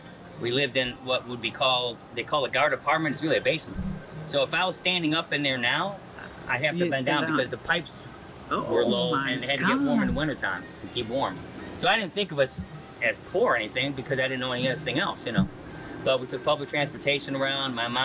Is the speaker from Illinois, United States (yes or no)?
yes; Chicago, Illinois, United States; I grew up in Chicago.